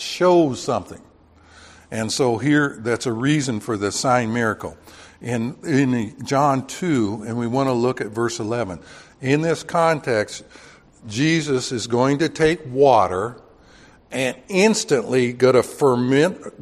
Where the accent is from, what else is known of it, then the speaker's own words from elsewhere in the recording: California, United States; Well, I'm from California, right?